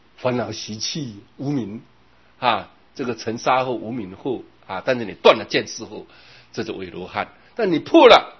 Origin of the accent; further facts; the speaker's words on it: China; 说真的我想到啊，我们中国人太有智慧了